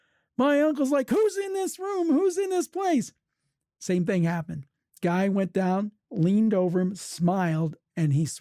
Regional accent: Ohio, United States; My family was originally from West Virginia. I grew up in Ohio. I was born and raised in Ohio.

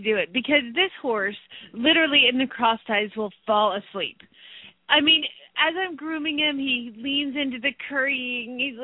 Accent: Phoenix, Arizona, United States; from Phoenix, Arizona

